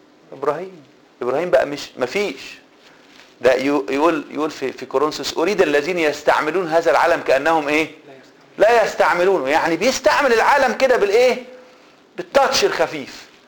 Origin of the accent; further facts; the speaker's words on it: Egypt; ساعه ما حصل الزلزال عندنا في مصر